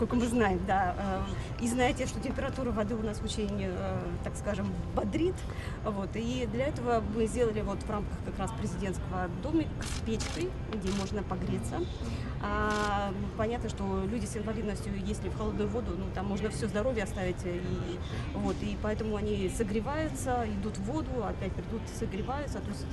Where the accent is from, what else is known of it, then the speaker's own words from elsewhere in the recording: Buryatia, Russia; Здравствуйте, я из Республики Бурятия.